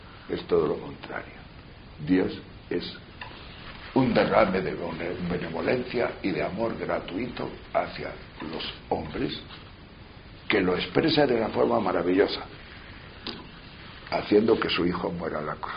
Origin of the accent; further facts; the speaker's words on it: León, Castile and León, Spain; por ahí por norte, por mi tierra, venden esos guisantes envasados. Y había traído de León 5 o 6 kilos.